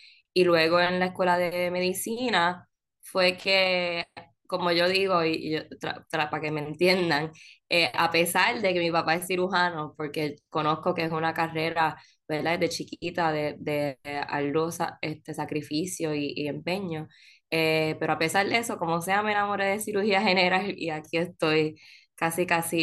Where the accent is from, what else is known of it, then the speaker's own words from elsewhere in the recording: Ponce, Puerto Rico; Pues yo soy ponceña. Como yo le digo a la gente, yo soy una ponceña con sangre verde. Sé que soy de Ponce, pero fui a estudiar el colegio.